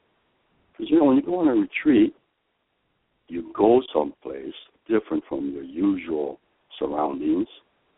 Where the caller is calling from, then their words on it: Sacramento, California, United States; Well, this morning I'm calling from Sacramento.